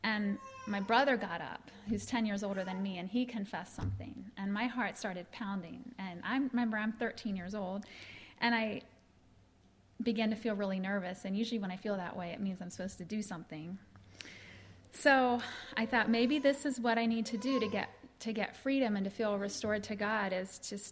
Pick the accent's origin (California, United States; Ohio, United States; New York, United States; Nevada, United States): Ohio, United States; Plain City; I was born and raised in Plain City, Ohio, in what is now a BMA church. I grew up in the country milking goats and taking piano lessons